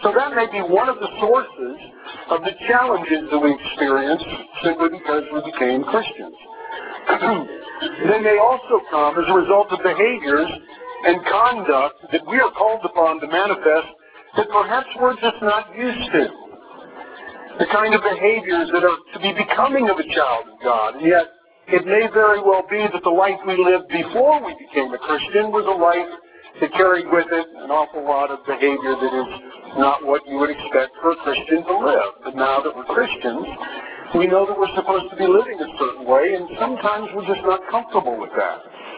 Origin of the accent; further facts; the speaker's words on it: Ohio, United States; moved away as an adult; I was born and raised in Ohio, left there when I was 18 years old, and I think I've been back to the state twice in the years that I have been around.